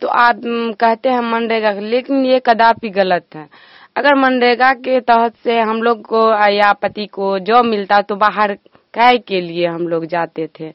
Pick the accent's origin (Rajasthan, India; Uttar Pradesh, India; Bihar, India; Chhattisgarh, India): Bihar, India; Madhubani; मधुबनी जिला के।